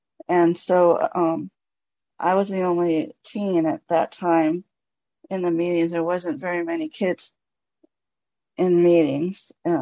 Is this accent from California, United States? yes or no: yes; California, United States; I'm from California.